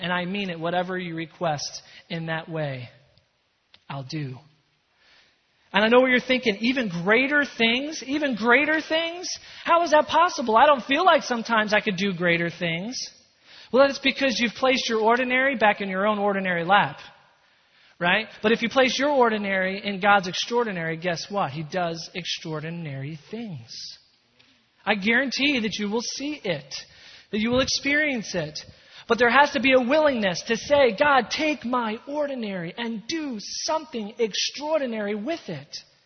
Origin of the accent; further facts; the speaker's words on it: Scotland, United Kingdom; you all know I'm Scottish, right? My mom was born and raised in Scotland. And Scottish history is something very, very important to me.